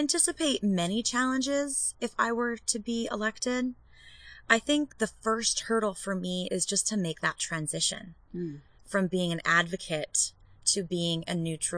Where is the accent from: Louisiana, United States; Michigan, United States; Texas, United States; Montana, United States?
Montana, United States; Roundup; also born or lived in Puyallup, Washington; So Pierce County born. And then in the fourth grade, our parents fell in love with Montana. So we moved to Montana and were raised in a very small town called Roundup, just north of Billings an hour. And we graduated high school there.